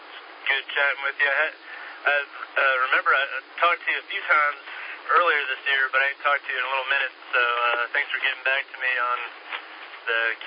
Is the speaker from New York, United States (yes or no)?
no; Georgia, United States; Yeah, I grew up in Georgia, but my wife did too